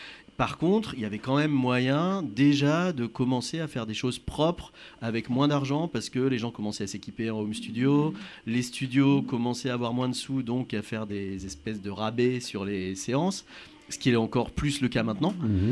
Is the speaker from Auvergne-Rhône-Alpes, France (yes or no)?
yes; Auvergne-Rhône-Alpes, France; à Lyon maintenant depuis 6 ans, mais j'ai d'abord été estampillé chanteur toulousain parce que j'ai fait mes deux premiers albums à Toulouse. Mais sinon, je viens d'Auvergne, comme tout le monde.